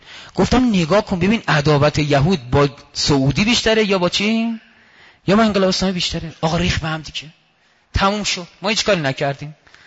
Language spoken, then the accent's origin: Persian; Iran; گفتم نه من ایرانیم. بعد گفت که سنی؟ گفتم نه شیعم.